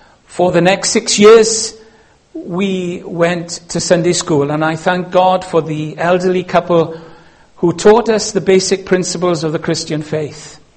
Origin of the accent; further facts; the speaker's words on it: Wales, United Kingdom; The only thing you know about me at the moment is that I'm Welsh, and that's because of my accent.